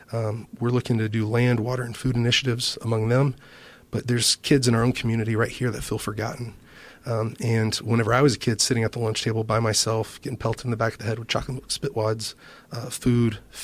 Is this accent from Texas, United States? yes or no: yes; Texas, United States; Texas, I'm proud of Texas. That's my home state.